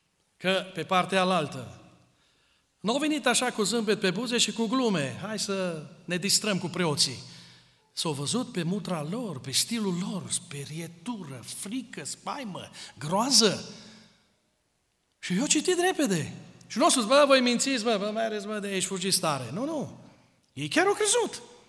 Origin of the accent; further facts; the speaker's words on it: Romania; Să nu uităm că noi suntem români și nu te schimbi așa de pe o zi pe alta să fii austriac în felul tău de gândire.